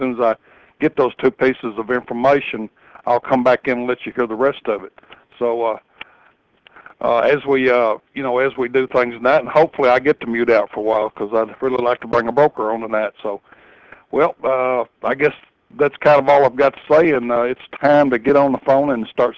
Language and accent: English; Kentucky/Tennessee, United States; accent: Kentucky, Tennessee; you'll notice that I'm from the Kentucky, Tennessee area. I have that accent, and I'm just a good old country boy, as they say around here.